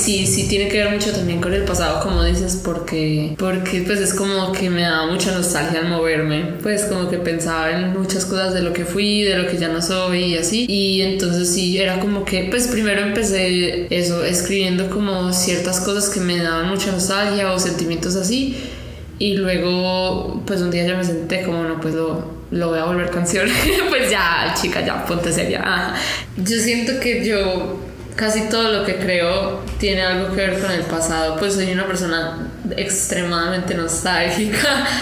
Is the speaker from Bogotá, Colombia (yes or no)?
no; Medellín, Antioquia, Colombia; soy una cantautora de Medellín